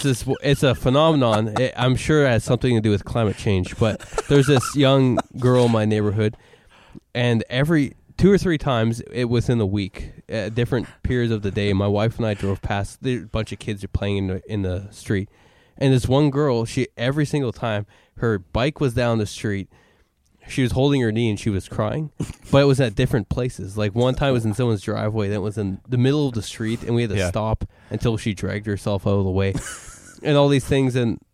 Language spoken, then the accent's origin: English; Canada; It's several times growing up in Canada.